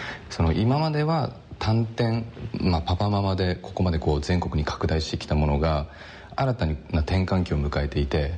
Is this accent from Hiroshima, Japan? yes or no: no; Shizuoka, Japan; born there; moved away as an adult; now in Niigata, Japan; 私は生まれは静岡ですして、大学を中退してで新潟に来て